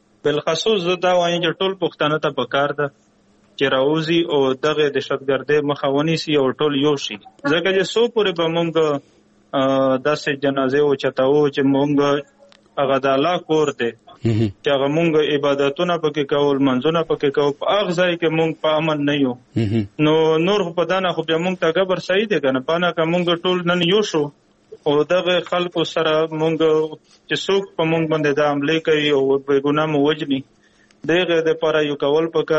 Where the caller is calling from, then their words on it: Bannu, Khyber Pakhtunkhwa, Pakistan; خبرې کوم ضلع بنو نه.